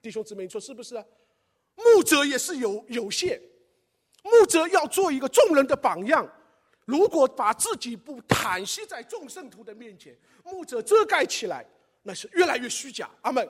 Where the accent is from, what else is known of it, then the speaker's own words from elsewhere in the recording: China; born there; 我出生在大陆